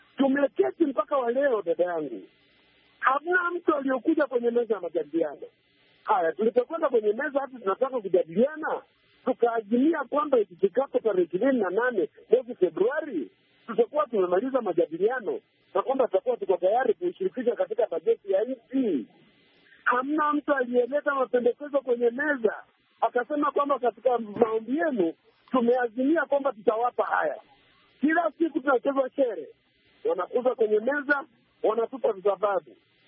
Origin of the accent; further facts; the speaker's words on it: Kenya; sisi ni Wakenya